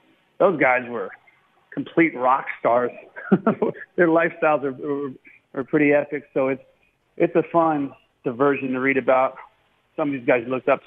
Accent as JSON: {"language": "English", "town": "Baltimore", "region": "Maryland", "country": "United States", "tie": "born or raised there", "said": "Growing up in Baltimore, it's the Orioles, Maryland basketball, and wrestling, probably in that order."}